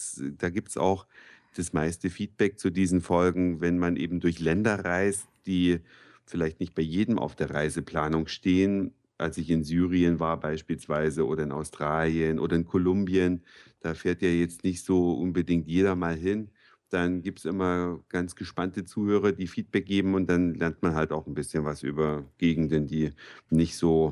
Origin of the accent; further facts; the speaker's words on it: Saxony, Germany; now in Hamburg, Germany; Und wenn ich dann sage, nein, ich komme aus Sachsen, dann gucke ich immer so in ungläubige Gesichter, weil ich bin eben nicht der Quotensachse in der Lindenstraße, der halt total loswechselt.